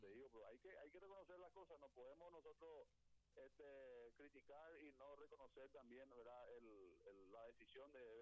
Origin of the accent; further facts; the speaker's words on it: Paraguay; Yo primero soy ciudadano, primero soy paraguayo